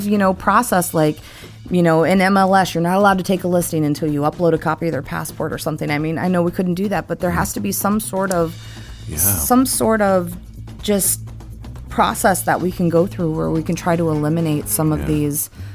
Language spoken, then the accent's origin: English; Michigan, United States; moved away; And, you know, I forget sometimes that I'm from Michigan because I just feel like I'm, you know, a Floridian.